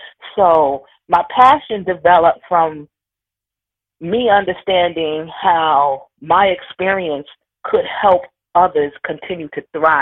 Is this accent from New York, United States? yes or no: yes; East New York, New York, United States; a lot of the young people that I were interviewing were coming from my community. I grew up in East New York.